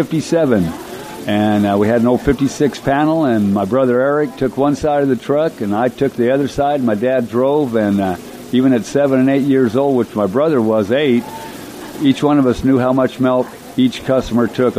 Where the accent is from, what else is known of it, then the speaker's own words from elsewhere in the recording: Lindsay, California, United States; I'm from Lindsay, California, down in Tulare, California.